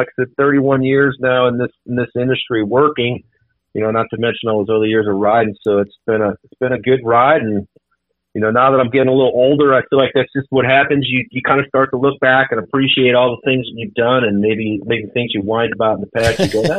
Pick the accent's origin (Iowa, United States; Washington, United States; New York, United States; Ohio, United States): Ohio, United States; Cleveland; growing up in Cleveland, the music scene was so incredible there.